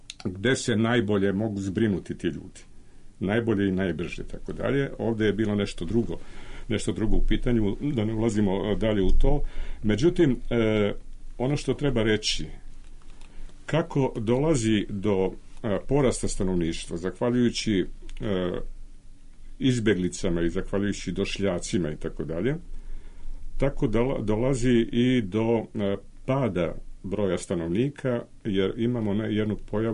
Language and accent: Serbian; Belgrade, Serbia; boravim ovde i da su mi tri ćerke Beograđanke, ja se smatram i Beograđanin.